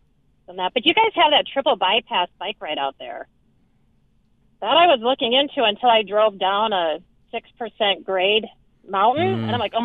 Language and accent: English; Iowa, United States; Well, I grew up in Iowa, and I biked Rag Rai. That was the bike ride across Iowa and all that.